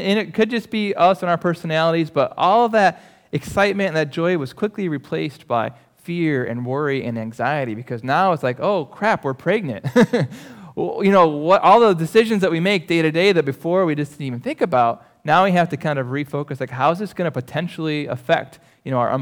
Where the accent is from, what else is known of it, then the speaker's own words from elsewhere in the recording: Michigan, United States; moved away as an adult; But I grew up in Michigan, loved Michigan, went to school there, came down here, and it was just an awesome experience.